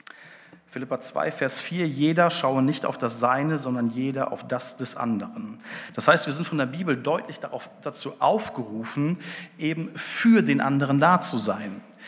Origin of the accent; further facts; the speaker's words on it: North Rhine-Westphalia, Germany; ich komme ja aus Ostwestfalen. Ostwestfalen ist so ein Landstrich hier in Deutschland, wo es überdurchschnittlich viele Gemeinden gibt.